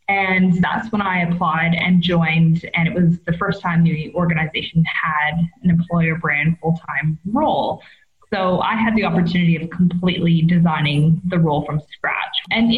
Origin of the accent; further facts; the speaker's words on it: Canada; moved away as an adult; now in Sydney, Australia; based here in Sydney, Australia. If you can't tell from my funny accent, I am originally from Canada